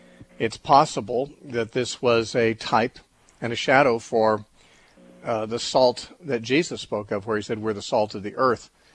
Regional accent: Temecula, California, United States; planning to be in Southern California this weekend, I have a monthly gathering in Temecula, which is my hometown, and we rent a little schoolhouse for that, a little one-room schoolhouse.

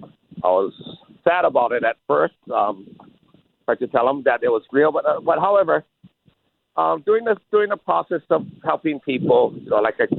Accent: Hawaii, United States; All my friends lost property. All my hometown where I grew up, all the houses I moved in and my families lived in.

